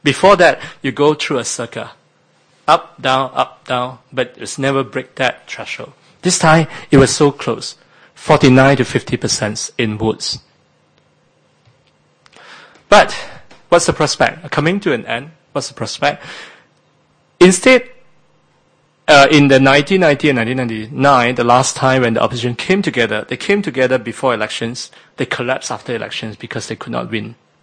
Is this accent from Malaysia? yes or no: yes; Perak, Malaysia; In Perak, my home state